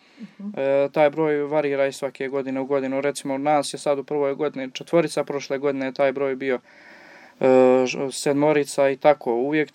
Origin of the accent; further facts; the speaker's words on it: Herzegovina, Bosnia & Herzegovina; ima jedan iz Crne Gore i ja sam jedini iz Hercegovine